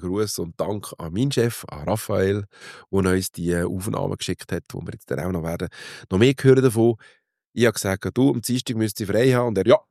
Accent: Aargau, Switzerland; muss man jetzt als Aargauer fast sagen

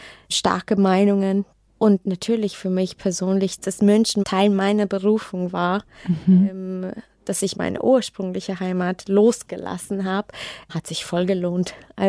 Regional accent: Singapore; ich war 10, fast 11 Jahre nicht mehr da. Ich habe meine Kindheit geliebt in Singapur.

